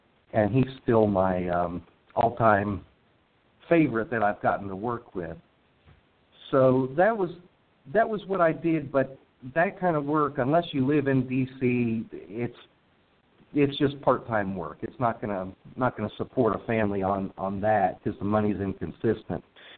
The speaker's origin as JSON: {"language": "English", "town": "Miami", "region": "Florida", "country": "United States", "tie": "born there", "said": "My family, I was born down in Miami, Florida."}